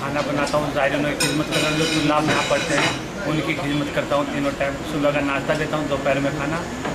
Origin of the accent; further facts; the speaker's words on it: Gangeru, Uttar Pradesh, India; U P سے, district Muzaffar Nagar